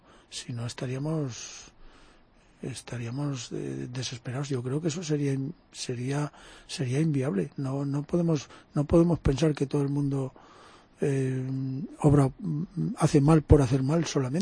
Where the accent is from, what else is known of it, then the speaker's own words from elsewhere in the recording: Canfranc, Aragon, Spain; born there; Yo nací en Canfrán, en el Pirineo aragonés.